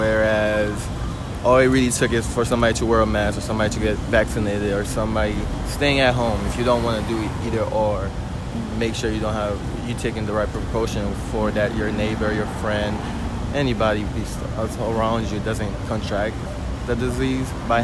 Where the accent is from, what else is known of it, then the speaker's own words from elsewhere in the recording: Haiti; now in United States; Not able to go home. I'm born and raised in Haiti, so I couldn't go home till now. I can't go home.